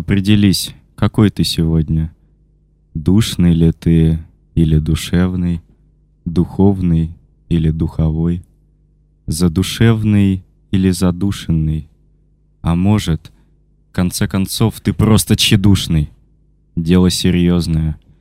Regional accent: Saint Petersburg, Russia; Мы, собственно, из Питера оба.

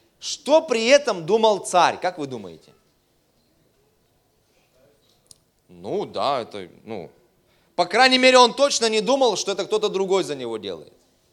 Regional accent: Perm, Perm Krai, Russia; born there; Я родился, соответственно, в Перми

